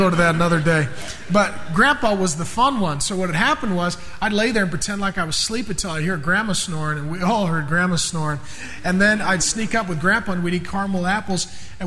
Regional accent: Seattle, Washington, United States; I was raised here in Seattle

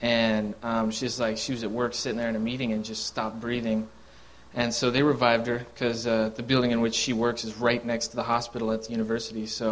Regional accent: Pullman, Washington, United States; I grew up in Pullman, Washington, which is on the east side of the states where WSU's at.

